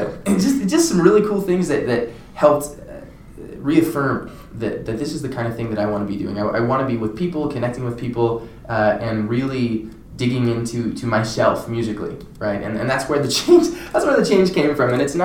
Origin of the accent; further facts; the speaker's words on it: Spanish Fork, Utah, United States; I'm from Spanish Fork, Utah. Graduated from high school in 2010.